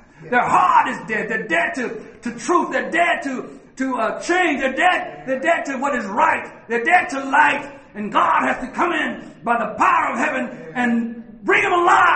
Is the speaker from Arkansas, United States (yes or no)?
yes; Arkansas, United States; Most of you know that I grew up in Arkansas. And There were occasions in my little hometown when we had to pick cotton.